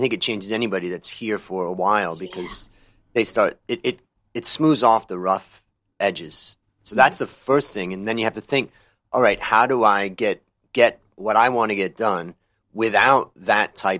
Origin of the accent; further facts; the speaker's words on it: Ohio, United States; moved away as an adult; I grew up in Ohio, and everybody looked like me. And when I moved to California as a young guy, I just wanted to try something different. I moved from Ohio to California